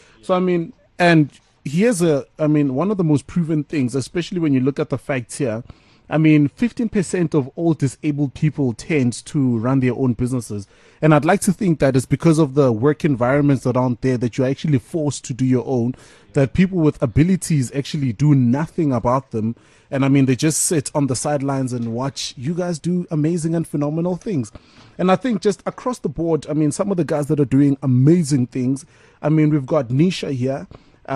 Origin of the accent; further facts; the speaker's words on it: Tembisa, Gauteng, South Africa; because I'm also from Tembisa.